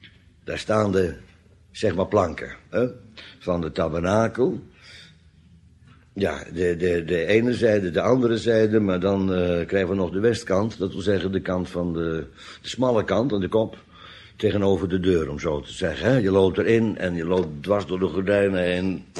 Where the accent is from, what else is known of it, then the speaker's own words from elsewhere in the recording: Netherlands; Maar kijk, ik ben opgegroeid aan de Oude Rijn in de dagen dat er nog schepen langskwamen.